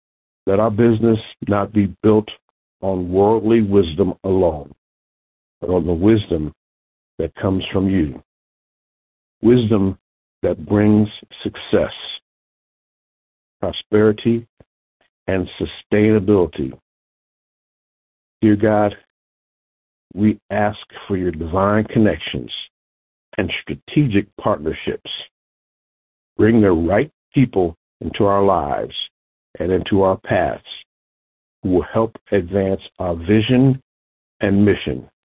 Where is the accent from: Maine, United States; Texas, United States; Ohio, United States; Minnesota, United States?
Ohio, United States; Lincoln Heights; I come to you from Lincoln Heights, Ohio